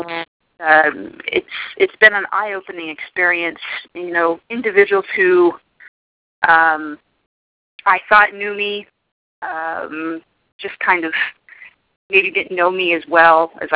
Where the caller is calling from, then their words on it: Maryland, United States; I'm calling from Maryland.